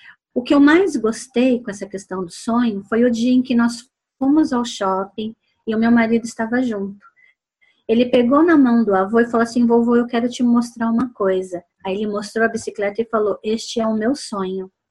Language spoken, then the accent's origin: Portuguese; São Paulo, Brazil; 011, sou, né, de São, tá, Paulo.